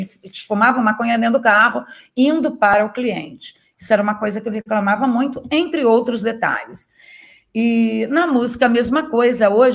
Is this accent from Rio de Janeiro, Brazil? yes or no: yes; Niterói, Rio de Janeiro, Brazil; foi a primeira empresa a levar lâmpadas de LED lá para a minha cidade, Niterói